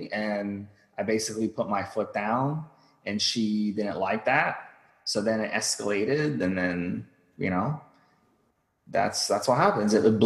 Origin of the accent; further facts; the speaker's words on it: United States; maybe because I'm American, you guys are Canadian